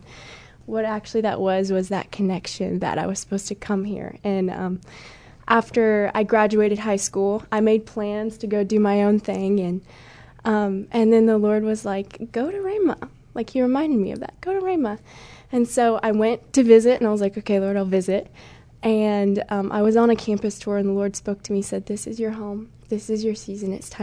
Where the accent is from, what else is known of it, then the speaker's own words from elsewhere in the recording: Ramona, Oklahoma, United States; I'm from Ramona, Oklahoma. My parents are actually pastors in Ramona, and so kind of grew up in ministry